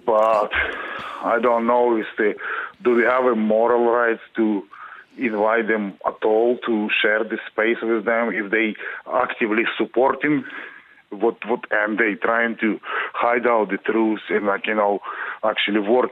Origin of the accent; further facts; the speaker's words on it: Ireland; I'm an Irish citizen.